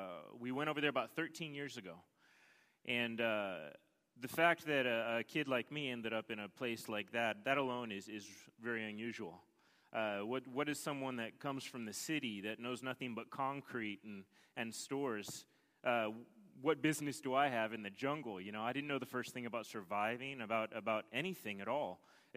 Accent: Los Angeles, California, United States; I grew up a skateboarder in Los Angeles, California.

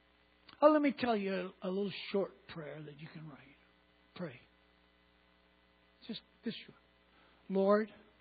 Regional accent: Edmonton, Alberta, Canada; born there; I was born in Edmonton, so I can identify

